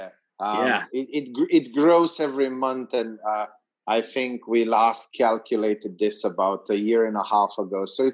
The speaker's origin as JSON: {"language": "English", "country": "Slovenia", "second_language": "English", "said": "I am from a small little country in Europe called Slovenia. Just 2 million people"}